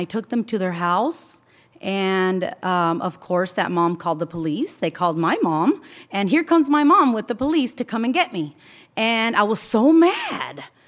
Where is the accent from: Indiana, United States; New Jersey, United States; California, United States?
California, United States; Santa Ana; Well, I grew up in Santa Ana, okay, and was born and raised here, I don't know, maybe 5-7 minutes down the street.